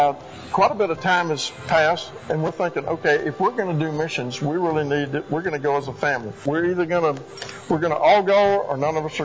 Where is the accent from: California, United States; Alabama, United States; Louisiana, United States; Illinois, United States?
Alabama, United States; Montgomery; We came from Montgomery, Alabama, where I was in a family business with my dad, and we did that for 11 years.